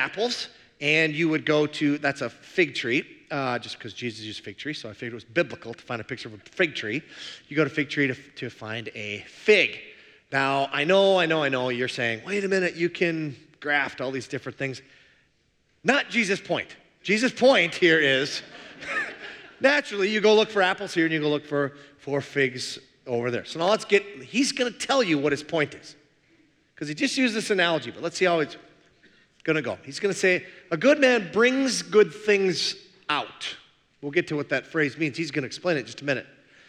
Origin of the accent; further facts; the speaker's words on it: Minnesota, United States; I'm from the Iron Range, as is my buddy Phil. It's the only language we know up there.